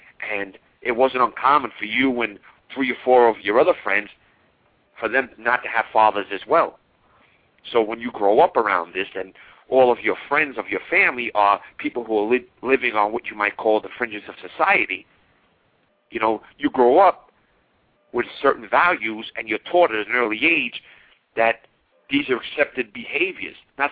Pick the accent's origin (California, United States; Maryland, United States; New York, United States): New York, United States; Brooklyn; I was raised in Williamsburg, Brooklyn, but at this time we had already moved to the Canarsie section.